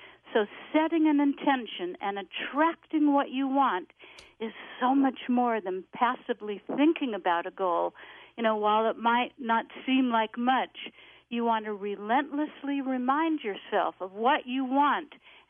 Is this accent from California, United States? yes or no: yes; Sherman Oaks, California, United States; I grew up in Sherman Oaks, an area you know very well.